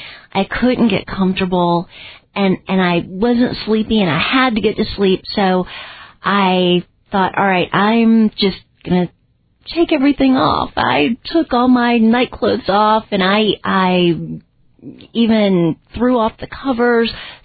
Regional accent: Asheville, North Carolina, United States; I grew up in Asheville, so this was in South Asheville.

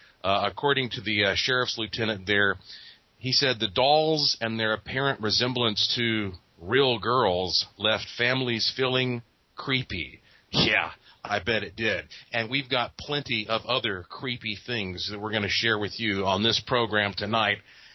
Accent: Asheville, North Carolina, United States; some of it that stems from right there in Asheville, North Carolina, which, of course, Asheville is my hometown.

